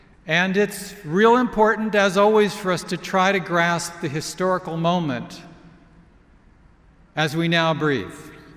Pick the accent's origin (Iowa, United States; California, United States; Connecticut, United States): California, United States; Now, one of my heroes as a Californian is Upton Sinclair.